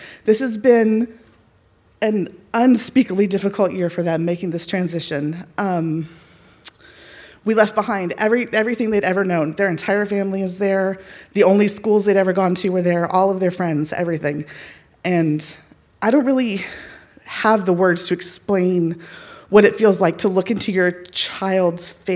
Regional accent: Texas, United States; I am a Texan.

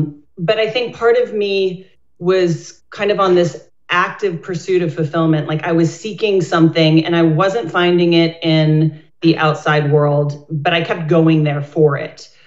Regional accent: Scranton, Pennsylvania, United States; I grew up in Scranton. My grandfather was a coal miner.

